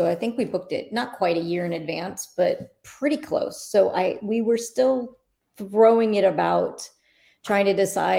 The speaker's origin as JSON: {"language": "English", "town": "St. Petersburg", "region": "Florida", "country": "United States", "tie": "born or raised there", "said": "I grew up in St. Pete, so it's kind of sort of my home airport."}